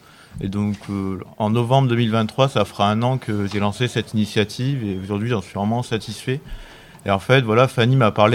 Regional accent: Grenoble, Auvergne-Rhône-Alpes, France; salut. Je viens de Grenoble

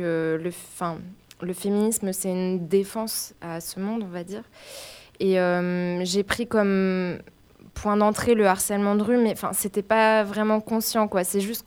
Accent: Grenoble, Auvergne-Rhône-Alpes, France; Oui, je suis grenobloise, j'ai 32 ans

